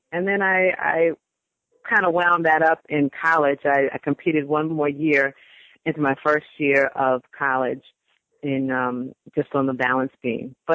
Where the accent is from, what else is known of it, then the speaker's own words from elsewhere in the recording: Queens, New York, United States; I grew up in Queens, New York.